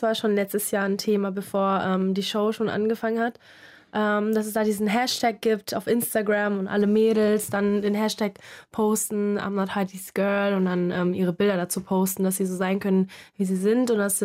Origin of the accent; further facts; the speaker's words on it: Thailand; Ich komme ja auch aus Thailand und da sind wir nochmal ein bisschen ganz anders drauf, was Nacktheit angeht.